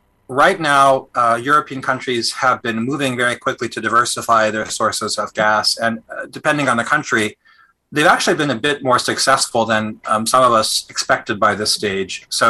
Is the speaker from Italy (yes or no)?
no; Canada; So there are Russian tourists all over in places you might not think about that much as a Canadian.